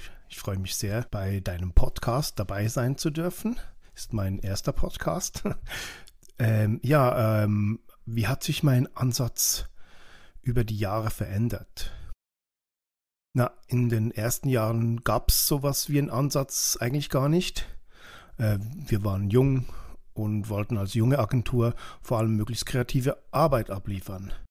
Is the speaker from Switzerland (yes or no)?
yes; Switzerland; Zuerst bei uns in der Schweiz